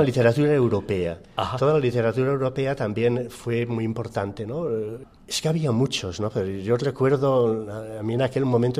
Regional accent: Valladolid, Castile and León, Spain; nací en Valladolid, que es una ciudad castellana que está muy cerquita de Madrid, como a 200 kilómetros. Y la verdad es que no me he movido de allí.

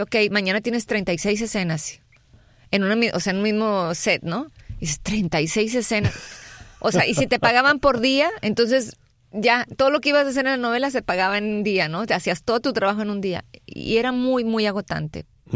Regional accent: Mexico; diferente a como se hacía en México. Aprendí a valorar cada posición. Desgraciadamente en nuestro país, en mi país y en muchos otros

